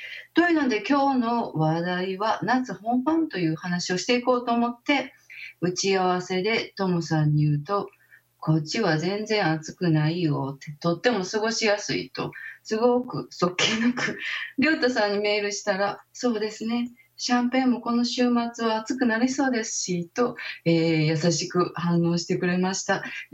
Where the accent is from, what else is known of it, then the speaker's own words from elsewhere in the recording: Kyoto, Japan; 京都に生まれ育ったのに一度も行ったことがなくて、